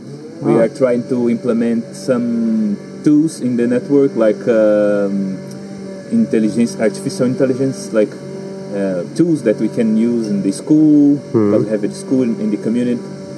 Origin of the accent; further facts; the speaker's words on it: Brazil; I'm from Brazil.